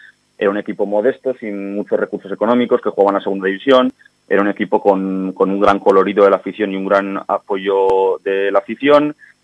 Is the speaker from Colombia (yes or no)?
no; Pamplona, Navarre, Spain; somos de Iruña